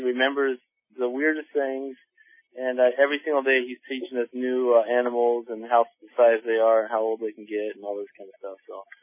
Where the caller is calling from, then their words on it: Mexico; I'm calling from Mexico, actually.